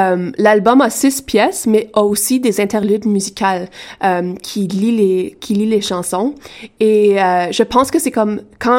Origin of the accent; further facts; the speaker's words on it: Penetanguishene, Ontario, Canada; moi, je suis franco-ontarienne et dans la communauté de Penetang où j'ai grandi, il y a quand même une grande population francophone. Donc, j'ai toujours eu cette dualité anglais-français en grandissant en Ontario.